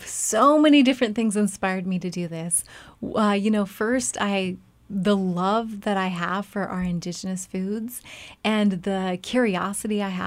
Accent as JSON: {"language": "English", "town": "Yakutat", "region": "Alaska", "country": "United States", "tie": "born or raised there", "lives_now": "Sitka, United States", "said": "You know, I grew up in Yakutat, but I live here in Sitka. I'm Tlingit."}